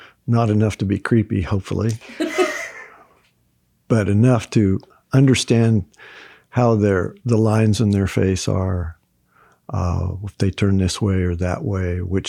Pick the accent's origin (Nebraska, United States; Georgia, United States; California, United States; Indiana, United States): Indiana, United States; And one of the first things people ask you, well, where are you from? From Indiana.